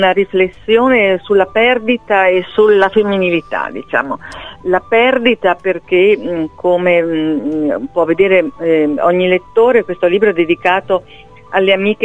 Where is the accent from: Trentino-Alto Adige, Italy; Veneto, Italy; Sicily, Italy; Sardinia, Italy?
Trentino-Alto Adige, Italy; il Trentino, che è la mia terra, anzi quello che chiamo la mia terra in tasca, perché è il luogo non solo in cui sono nata